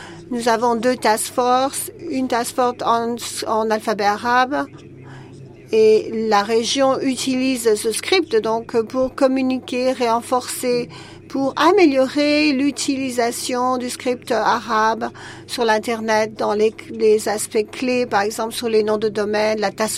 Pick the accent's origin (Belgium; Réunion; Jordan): Jordan; Je suis de Jordanie.